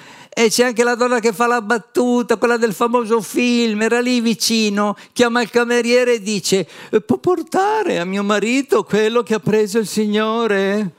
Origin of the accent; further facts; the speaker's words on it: Sicily, Italy; io non sono mai stato in Grecia, nonostante sono siciliano con metà sangue greco da parte di padre e normanno da parte di madre